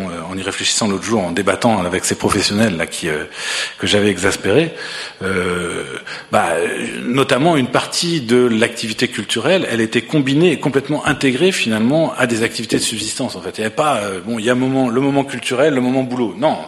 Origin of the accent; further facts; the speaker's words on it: Brittany, France; now in Canada; mais je connais un peu celle de mon pays d'origine. Les paysans bretons, ils faisaient de l'art